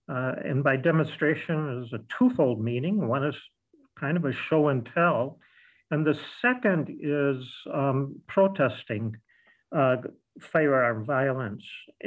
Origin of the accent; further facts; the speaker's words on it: Beaver Dam, Wisconsin, United States; which I did as a growing up in Beaver Dam with my friends who all went through hunter safety